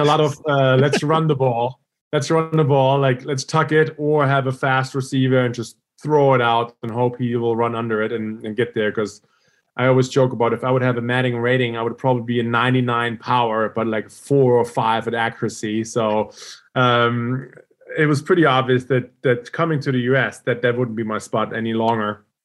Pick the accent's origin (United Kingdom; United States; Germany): Germany; growing up in Germany